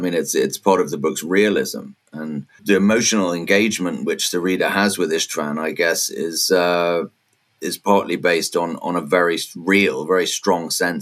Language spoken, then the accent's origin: English; London, United Kingdom; born or raised there; now in Hungary